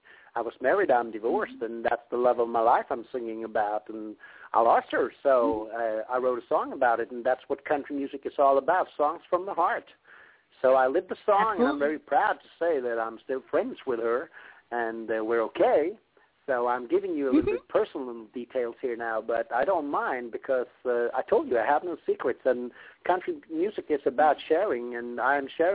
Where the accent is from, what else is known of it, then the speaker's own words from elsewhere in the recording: Strängnäs, Södermanland, Sweden; in a big bar in my hometown, a beautiful town by a very beautiful lake, and it's called Strängnäs